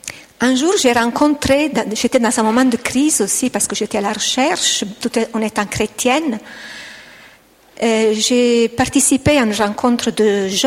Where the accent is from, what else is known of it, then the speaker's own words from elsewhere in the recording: Italy; accent: Italian; French is a second language; Vous excuserez mon français parce que j'ai un petit accent italien, même si ça fait 25 ans que j'ai habité un pays francophone, mais l'accent reste toujours.